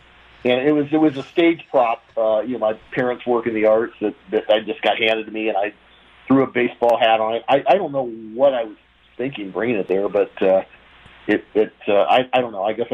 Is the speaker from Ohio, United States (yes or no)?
yes; Cincinnati, Ohio, United States; I grew up in Cincinnati, Ohio, and it's a big baseball town.